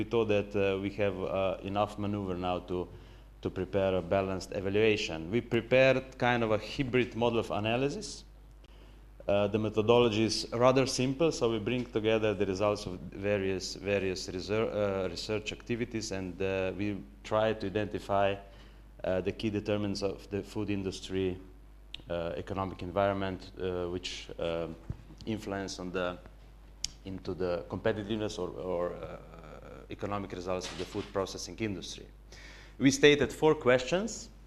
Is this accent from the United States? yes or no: no; Slovenia; English is a second language; I'm coming from Slovenia, a small country